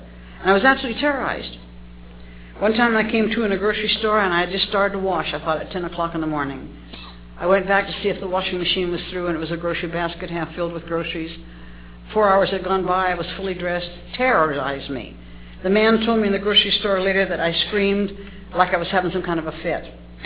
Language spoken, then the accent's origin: English; Reno, Nevada, United States; I was born and raised in Reno. My grandfather homesteaded Reno and built the famous courthouse and many of the schools.